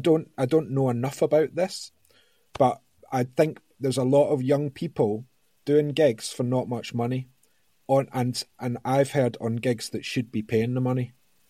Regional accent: Scotland, United Kingdom; I've known Paolo since 2015, and we're both Scottish.

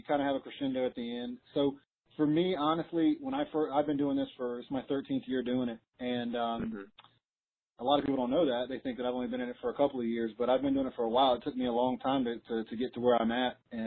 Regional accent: Jacksonville, Florida, United States; I mean, I'm from Jacksonville, Florida. I live 15 minutes from Sawgrass, from TPC Sawgrass.

